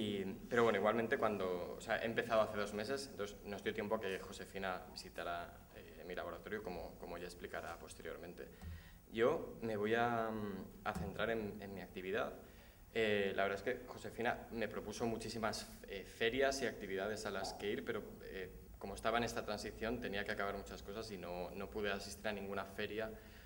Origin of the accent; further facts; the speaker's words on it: Salamanca, Castile and León, Spain; que yo soy de Salamanca, por lo tanto fue un honor conocerle